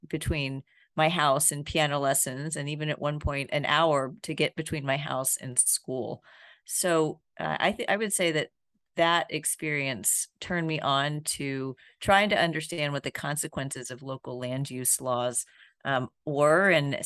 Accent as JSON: {"language": "English", "town": "Houston", "region": "Texas", "country": "United States", "tie": "born or raised there", "said": "I grew up in Houston, which happens to be the only large American city without zoning."}